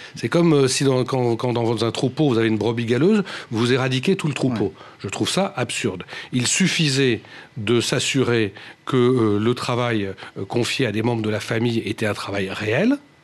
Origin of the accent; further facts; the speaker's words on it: Normandy, France; c'est évidemment pas en tant que Normand que j'ai organisé cette table ronde